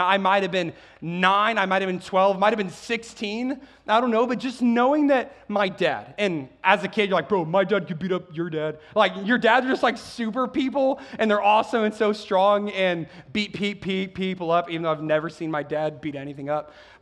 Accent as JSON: {"language": "English", "country": "Czechia", "tie": "born or raised there", "said": "I grew up in the Czech Republic from my whole life, and the public transportation system is incredible there."}